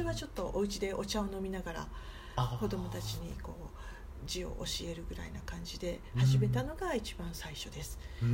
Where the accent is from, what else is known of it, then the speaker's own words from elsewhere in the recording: Osaka, Japan; 私はもともと大阪出身なんですけど